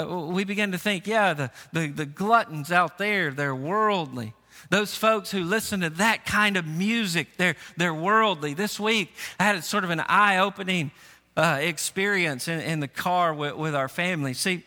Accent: Tennessee, United States; And I grew up in Tennessee, about 45 minutes south of Nashville.

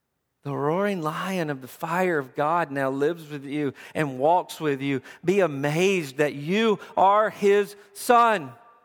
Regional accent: Tennessee, United States; I'm from Tennessee, and so we're Tennessee Vols.

